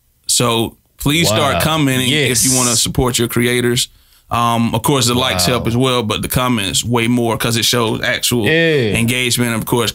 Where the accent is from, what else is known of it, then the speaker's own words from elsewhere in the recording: Georgia, United States; I'm from Georgia. I understand the fanatics, the fan base of being an Atlanta Falcon.